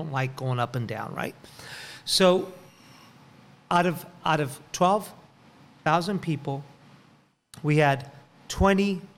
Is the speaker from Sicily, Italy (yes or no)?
yes; Sicily, Italy; One of my favorite singers growing up in Sicily